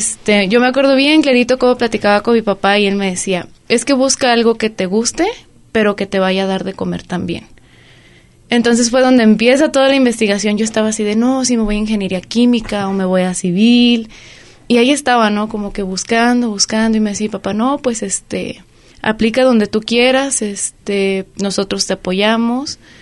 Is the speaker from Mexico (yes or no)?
yes; Colotlán, Jalisco, Mexico; Bueno, yo soy originaria aquí de Colotlán. Pues desde, no soy nacida aquí en Jalisco, pero desde que soy bebé mis papás aquí vivieron y pues aquí nos quedamos.